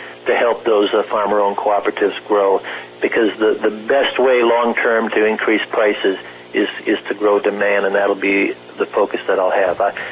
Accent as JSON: {"language": "English", "town": "Murdoch", "region": "Minnesota", "country": "United States", "tie": "born or raised there", "also_born_or_lived": "Benson", "said": "I was born in Benson. I grew up in Murdoch, a town of about 280 on the western side of the district. Never lived in a town of more than 1,000 until I graduated from college."}